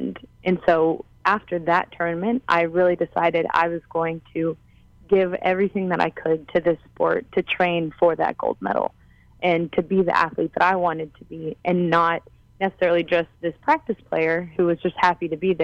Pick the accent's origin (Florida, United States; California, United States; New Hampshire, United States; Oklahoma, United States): Oklahoma, United States; And so growing up in Oklahoma, this is actually where the sitting volleyball teams came whenever our coach Bill Hammeter took over.